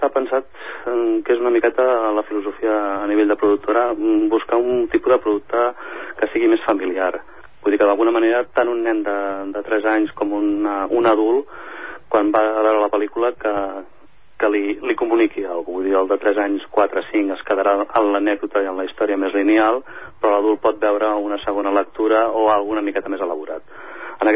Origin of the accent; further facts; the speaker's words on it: Ripollet, Catalonia, Spain; nosaltres som de Ripollet, la gent que va fundar l'estudi ara fa 20 anys, però estem ubicats a Cerdanyola, concretament al Pont Vell